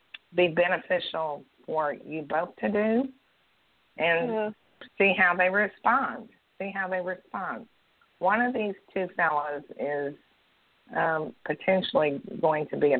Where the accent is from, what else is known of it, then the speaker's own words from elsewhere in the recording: Indiana, United States; Well, I'm actually from Indiana, so the only reason I learned to say y'all